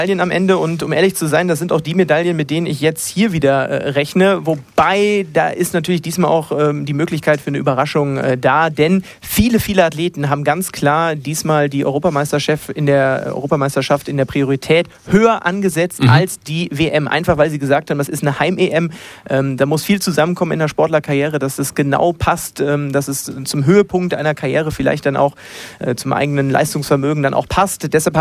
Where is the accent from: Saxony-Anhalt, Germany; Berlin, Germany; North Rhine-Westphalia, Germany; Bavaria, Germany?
Bavaria, Germany; Munich; der Olympiapark, da sind wir Münchner schon verdammt stolz drauf.